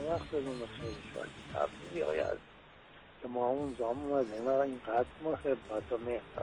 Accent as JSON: {"language": "Persian", "region": "Isfahan", "country": "Iran", "said": "از اصفهان من اومدم اونجا، واقعا تو رشته فرش فعالیت داشتم"}